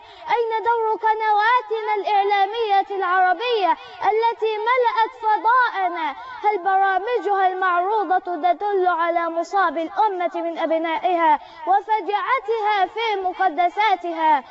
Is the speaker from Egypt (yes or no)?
yes; Egypt